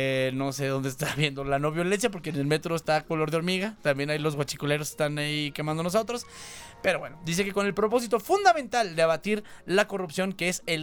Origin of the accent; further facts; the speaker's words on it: Chihuahua, Mexico; yo soy de Chihuahua, mi familia vive de la ganadería y de la agricultura, güey.